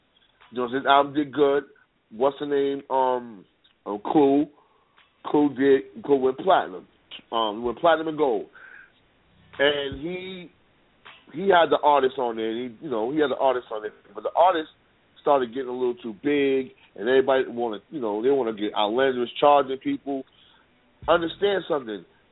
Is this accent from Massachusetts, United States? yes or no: no; New York, United States; You know, I'm from New York, so, you know, we got a lot of tenement buildings in New York, so that's why I grew up in the hood